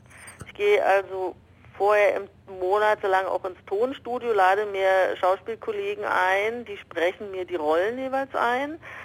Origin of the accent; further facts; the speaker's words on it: Berlin, Germany; born there; Ich bin in Berlin geboren worden.